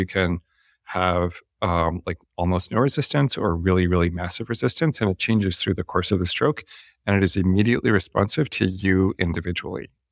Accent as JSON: {"language": "English", "country": "Canada", "said": "I'm Canadian. I didn't grow up here. I don't know anybody here."}